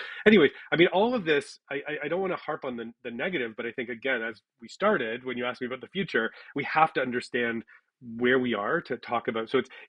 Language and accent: English; Toronto, Ontario, Canada; I grew up in Toronto. I'm new to Northern Ontario, relatively. I've been here about a decade.